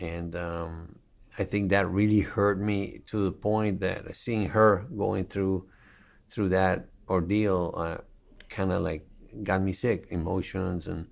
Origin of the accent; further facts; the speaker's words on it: Caracas, Capital District, Venezuela; I'm from Caracas, Venezuela, originally, and I was privileged to grow in a let's say in a nicer way than many people. My parents are immigrants from Greece and Spain.